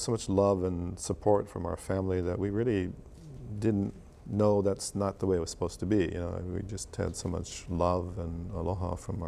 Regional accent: Waimea, Hawaii, United States; We were raised on the Big Island primarily at my grandfather's ranch in Waimea.

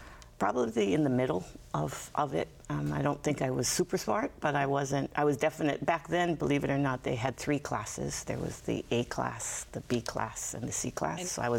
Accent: Hilo, Hawaii, United States; My family, both sides, born and raised in Hilo, multiple generations. I was, you know, obviously born in Hilo, went to elementary school at Hilo Union

